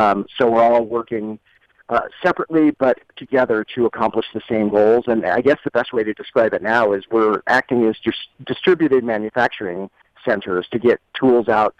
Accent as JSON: {"language": "English", "town": "Alameda", "region": "California", "country": "United States", "tie": "born or raised there", "said": "and then I got connected with another group in my hometown of Alameda"}